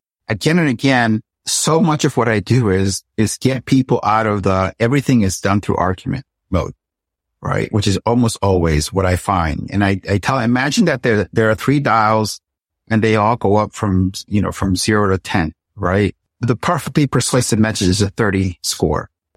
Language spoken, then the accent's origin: English; Puerto Rico; When I was a little girl growing up in Puerto Rico